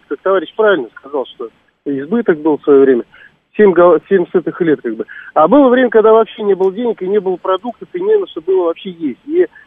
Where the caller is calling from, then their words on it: Tver, Tver Oblast, Russia; я из Твери.